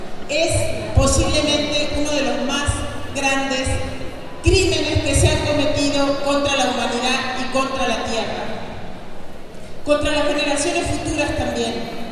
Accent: Uruguay; now in Mexico; Soy uruguaya, pero vivo en México.

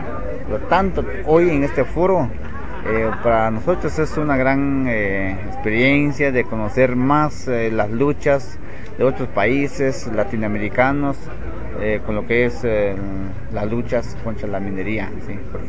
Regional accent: Guatemala; somos legítimos dueños guatemaltecos, somos las comunidades que permanecemos, ¿sí? Por años milenarios que vemos viviendo ahí.

